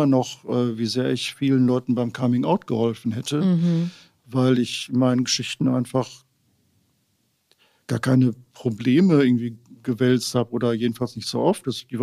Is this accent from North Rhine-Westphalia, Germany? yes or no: yes; North Rhine-Westphalia, Germany; Ich bin aufgewachsen in Ostwestfalen, in so einem kleinen Dorf, so einem katholischen, sehr katholischen Umfeld.